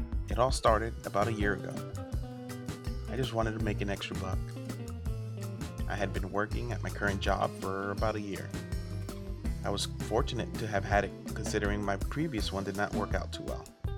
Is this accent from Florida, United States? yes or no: yes; Miami, Florida, United States; As a teenager, I grew up in the Redlands, a rural portion of Miami, basically on the fringe of the Everglades.